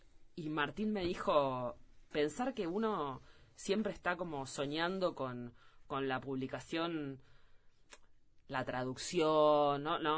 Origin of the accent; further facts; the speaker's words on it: Canelones, Uruguay; Yo soy de Canelones